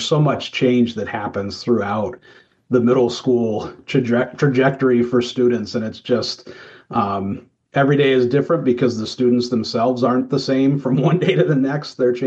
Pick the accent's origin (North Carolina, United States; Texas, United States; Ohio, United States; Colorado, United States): Colorado, United States; But, you know, I also grew up in a suburb of Denver and was really just